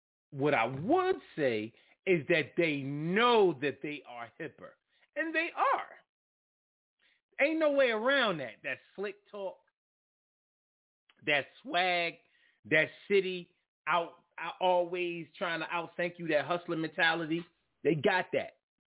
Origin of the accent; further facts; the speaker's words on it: New York City, New York, United States; also born or lived in Philadelphia; And then when they find out that I was raised in New York City, they said, oh, New Yorkers think that they're better.